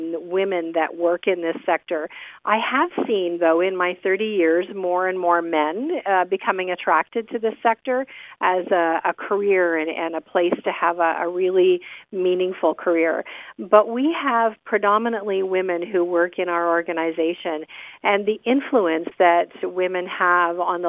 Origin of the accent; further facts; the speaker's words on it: Burlington, Ontario, Canada; now in Simcoe, Canada; Actually, I was born and raised in Burlington and moved here just around 30 years ago to take this job at this Association for Community Living and in this community called Simcoe in Norfolk County.